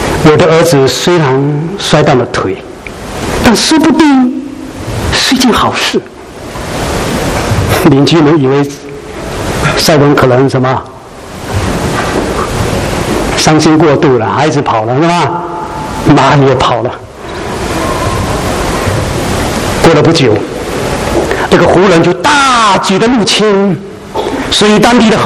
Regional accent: China; 我们中国人所追求的，我们中国人所期望的

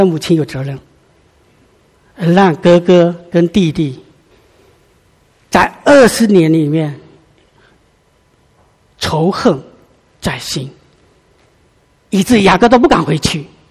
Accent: China; now in Sydney, Australia; 特别我们中国人哈

